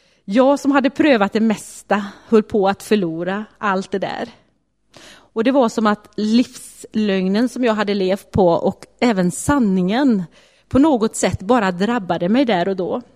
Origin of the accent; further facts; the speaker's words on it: Vänersborg, Västra Götaland County, Sweden; för jag bodde då i Vänersborg som är min hemstad.